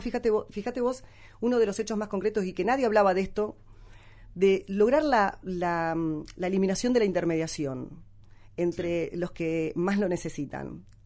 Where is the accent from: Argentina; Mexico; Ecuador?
Argentina; porque somos los argentinos que en agosto el 73% de los argentinos votó